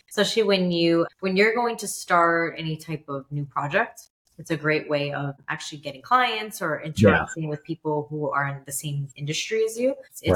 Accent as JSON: {"language": "English", "region": "New York", "country": "United States", "said": "Yeah, I'm from New York."}